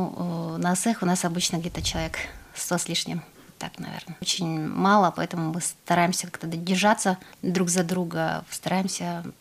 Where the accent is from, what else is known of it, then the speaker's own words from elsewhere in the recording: Sakha Republic, Russia; now in Dalian, China; поскольку я сама из Якутии, и якутскую культуру также в том числе начала пропагандировать именно на территории Китая